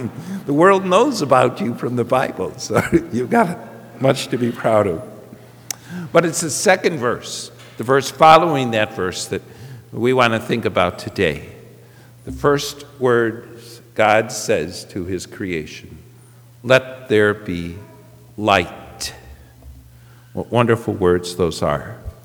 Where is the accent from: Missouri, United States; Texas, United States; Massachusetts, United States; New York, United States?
New York, United States; Syracuse; moved away as an adult; also born or lived in Washington / Montana / Alaska; I grew up in Syracuse, New York, and after high school, I got an associate's degree, and I moved out west, and I had the opportunity to work in Washington State, in Montana, and Alaska